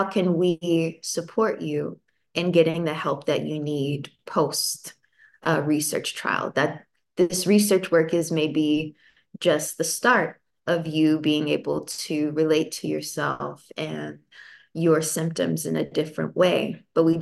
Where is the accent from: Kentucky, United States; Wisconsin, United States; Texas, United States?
Kentucky, United States; I would want to use those funds to go home to my home state of Kentucky and get some land and open up a wellness center.